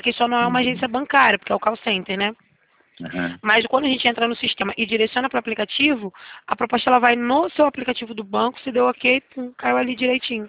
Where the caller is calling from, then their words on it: Rio de Janeiro, Brazil; Eu falo do centro do Rio